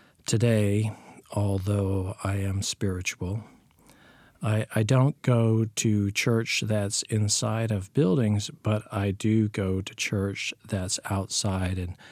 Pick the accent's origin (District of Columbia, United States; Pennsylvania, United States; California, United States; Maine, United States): California, United States; also born or lived in Hawaii / Washington, D.C. / Seattle / San Francisco; As a child, I was a member of a military family, started out in Southern California, then went on to Hawaii, then back to California before going to Washington, D.C., Seattle, San Francisco